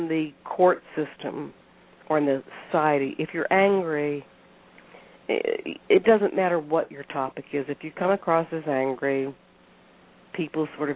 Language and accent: English; the South, United States; I'm white. I'm 63 years old. I was raised in the South at a time when segregation was terrible.